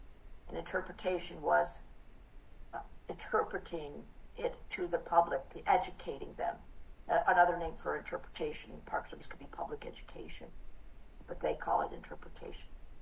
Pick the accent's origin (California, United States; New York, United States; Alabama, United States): New York, United States; Syracuse; because I was … from Syracuse, New York.